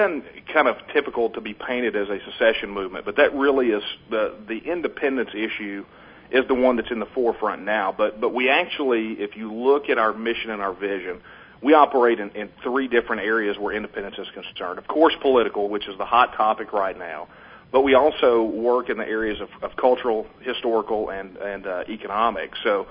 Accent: Texas, United States; there's a certain pride that goes along with it and a certain national sense that goes along with being a Texan.

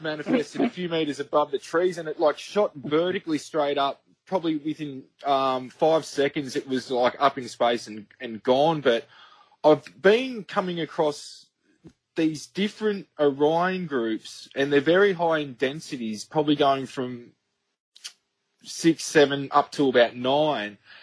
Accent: Albury, New South Wales, Australia; I'm back in Albury at the moment, just calling through my hometown

